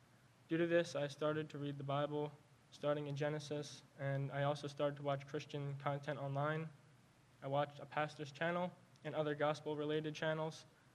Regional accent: Philadelphia, Pennsylvania, United States; I'm 16 years old. I grew up in Philadelphia and moved to Bucks County about 4.5 years ago.

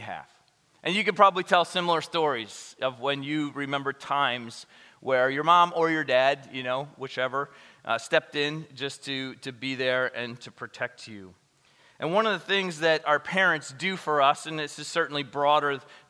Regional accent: Thailand; I grew up in Thailand. My parents were missionaries there.

